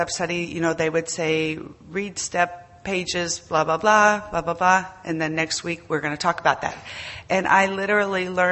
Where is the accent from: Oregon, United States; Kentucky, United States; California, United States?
California, United States; now in Monterrey, Mexico; And I'm from California, but I live in Monterrey, Mexico.